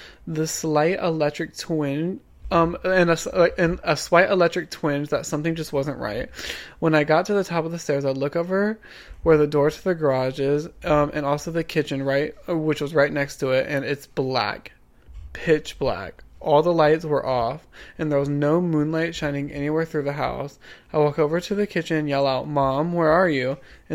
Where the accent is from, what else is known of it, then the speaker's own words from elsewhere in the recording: Iowa, United States; I am from Iowa, where the winters here get cold at night.